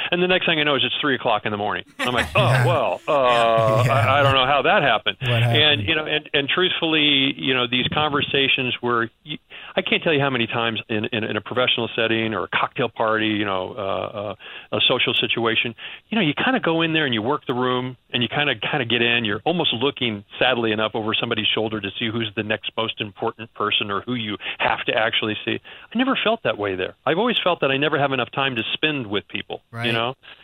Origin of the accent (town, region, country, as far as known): Missouri, United States